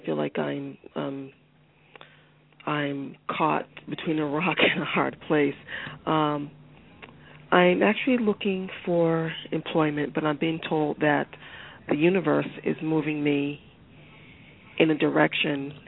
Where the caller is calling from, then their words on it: Boston, Massachusetts, United States; I am calling from Boston.